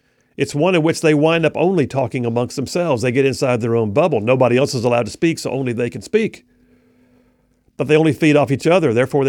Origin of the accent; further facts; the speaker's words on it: United States; I'm an American, but I've got a right and an ability to form an opinion about foreign policy.